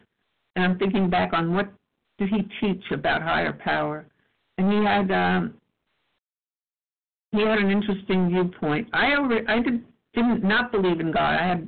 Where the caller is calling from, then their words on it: New Jersey, United States; New Jersey.